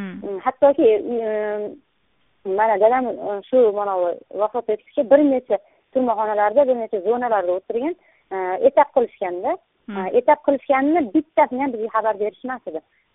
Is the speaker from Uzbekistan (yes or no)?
no; Kyrgyzstan; Biz Qirg'izistondan, ya'ni chegaralarda